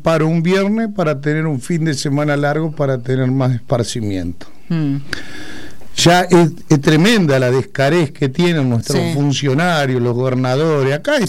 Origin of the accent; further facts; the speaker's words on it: Santa Fe, Argentina; Vos sabés que yo nací en la isla, en Santa Fe.